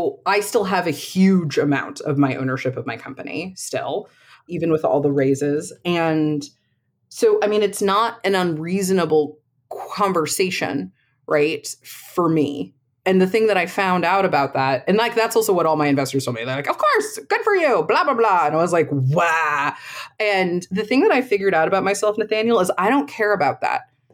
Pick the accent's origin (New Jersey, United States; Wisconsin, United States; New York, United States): New York, United States; So my dad was a quant on Wall Street when I was a kid, right? So, like, I grew up around that in New York in the 90s.